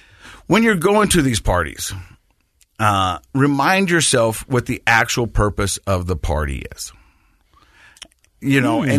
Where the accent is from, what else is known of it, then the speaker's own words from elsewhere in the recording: Ireland; accent: Irish; I'm Irish too, but yeah. Well, yeah, no, it's an Irish accent.